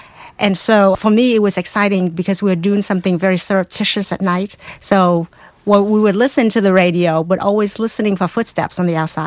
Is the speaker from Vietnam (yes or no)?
yes; Vietnam; Growing up in Vietnam and listening to Voice of America with my father at night, with our whole family actually at night